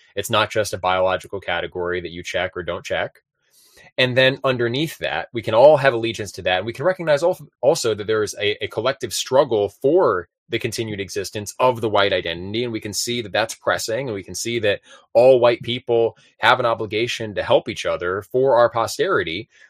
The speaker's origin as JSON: {"language": "English", "country": "United States", "said": "As an American, it's hard to totally begrudge that."}